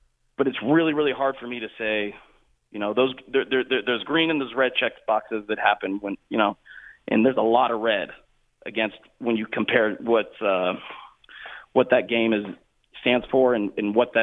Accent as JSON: {"language": "English", "town": "Dallas", "region": "Texas", "country": "United States", "said": "I grew up playing golf, you know, did the Hank Haney thing. I'm from Dallas, obviously, so Hank Haney's right over there."}